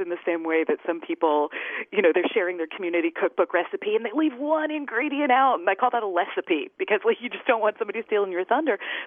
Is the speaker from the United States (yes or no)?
yes; Kentucky, United States; I come from Kentucky, but northern Kentucky, which is not Ohio and the rest of Kentucky didn't want us kind of thing. So it's sort of like conflict about being a Southerner and I'm married into a Southern family. I am the Yankee daughter-in-law.